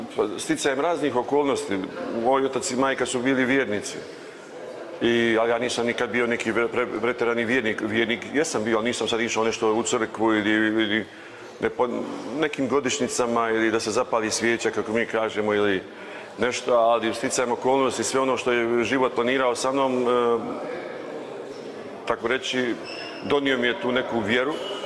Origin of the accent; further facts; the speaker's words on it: Sarajevo, Federation of Bosnia and Herzegovina, Bosnia & Herzegovina; moved away as an adult; now in Germany; 56 godina, dolazim iz Sarajeva.